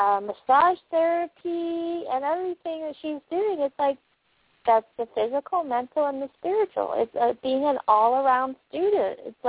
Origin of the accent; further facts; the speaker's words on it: New York, United States; Hey, I'm from New York. I know my snow measurements.